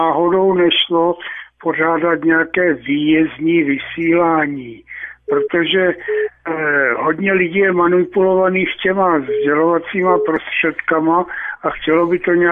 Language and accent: Czech; Moravia, Czechia; já jsem nacionálně založený, já jsem z Moravy, my tam máme trochu větší národní hrdost